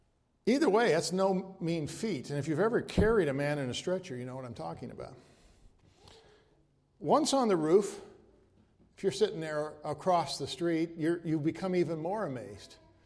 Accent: Midwest, United States; accent: Midwestern; Take my Midwestern accent out of it.

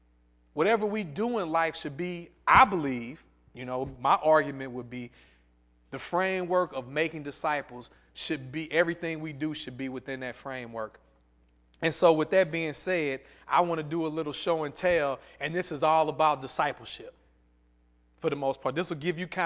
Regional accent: East St. Louis, Illinois, United States; I wasn't born in the church. I was from East St. Louis, committing crimes all over there in the St. Louis area

